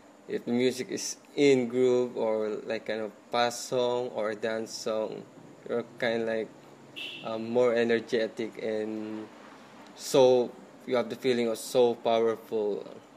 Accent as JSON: {"language": "English", "country": "Philippines", "second_language": "English", "said": "My mother language is not the national language here in the Philippines."}